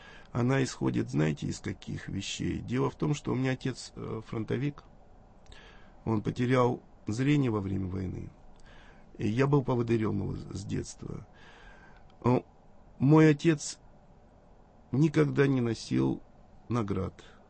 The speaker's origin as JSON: {"language": "Russian", "region": "Urals", "country": "Russia", "said": "Да, я с Урала."}